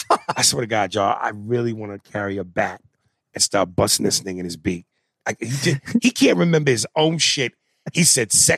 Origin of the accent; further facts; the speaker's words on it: Washington, District of Columbia, United States; I'm from Washington, D.C.